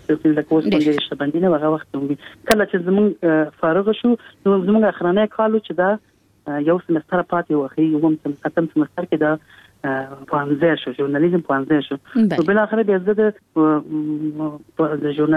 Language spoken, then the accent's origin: Pashto; Kabul, Afghanistan; زه په کابل کې پیدا یم